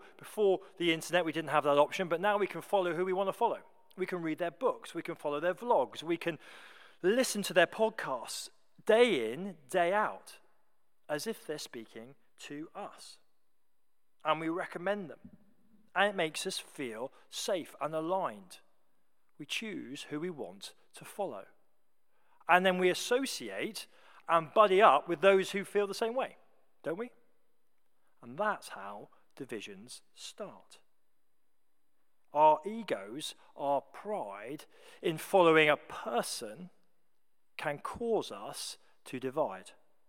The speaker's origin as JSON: {"language": "English", "country": "United Kingdom", "said": "We love to line up behind somebody. We love it. We love it. It makes us feel safe. As British people, we feel secure."}